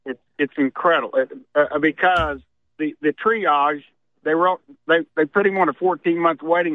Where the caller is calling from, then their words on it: Edmond, Oklahoma, United States; I'm calling from Edmond, America.